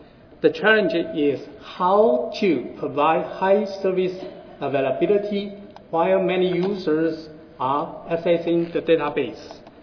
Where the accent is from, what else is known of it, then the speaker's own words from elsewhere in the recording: Taichung, Taiwan; I'm from Taiwan, Taichung.